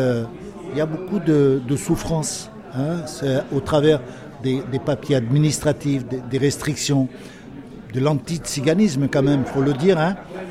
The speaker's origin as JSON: {"language": "French", "country": "France", "tie": "born there", "said": "J'habite à Toulon en France, je suis né en France, mon père aussi. Mon grand-père est né en 1888, il est né en Pologne. Et en 1912, ils sont arrivés en France"}